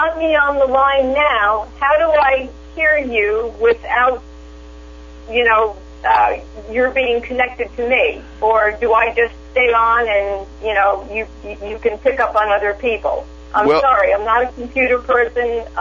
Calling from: New Jersey, United States; New Jersey.

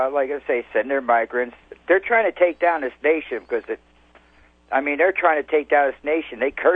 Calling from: Texas, United States; from Texas.

